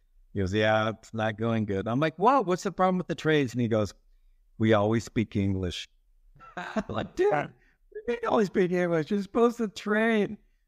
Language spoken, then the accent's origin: English; United States; now in Cairo, Egypt; I'm an American living here in Cairo.